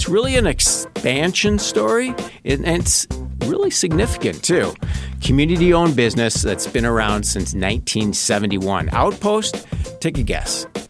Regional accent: Milwaukee, Wisconsin, United States; born and raised in Milwaukee.

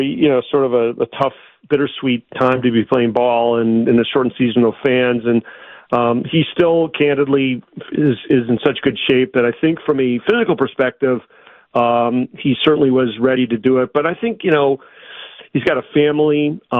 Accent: Wisconsin, United States; I mean, first of all, you know, I grew up in Wisconsin, so, you know, I'm

